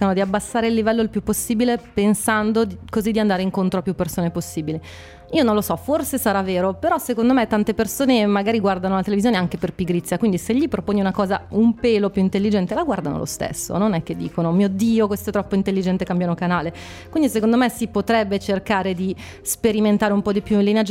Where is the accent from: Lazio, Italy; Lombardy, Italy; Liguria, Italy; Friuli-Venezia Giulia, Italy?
Lombardy, Italy; Milan; io sono di Milano